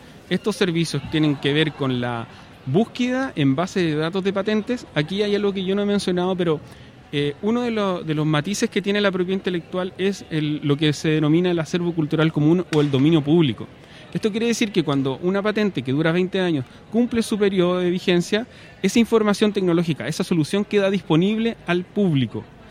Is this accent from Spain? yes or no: no; Chile; Uno se sorprendería las patentes bien domésticas y creadas así en el garaje de la casa que tenemos los chilenos.